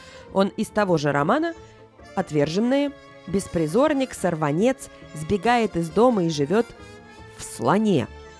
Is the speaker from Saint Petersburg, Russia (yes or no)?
yes; Saint Petersburg, Russia; в моем петербургском детстве. В Питере, где я росла, вернее, в Ленинграде